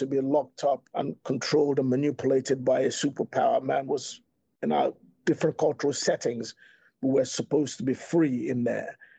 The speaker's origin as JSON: {"language": "English", "region": "England", "country": "United Kingdom", "tie": "born or raised there", "said": "When I grew up in England, I grew up with a mentality that I don't believe in color because I had to work twice as hard to be considered equal."}